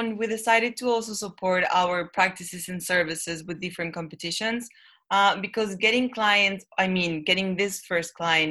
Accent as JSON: {"language": "English", "country": "Mexico", "lives_now": "United Kingdom", "said": "So for example, I'm from Mexico and I got my visa sponsored"}